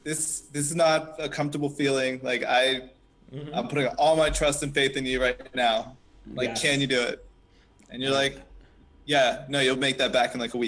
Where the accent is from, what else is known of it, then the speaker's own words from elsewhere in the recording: Pennsylvania, United States; now in Newport News, United States; So, from Pennsylvania, now, and moved down to Newport News, Virginia, and it's like decided to open the studio.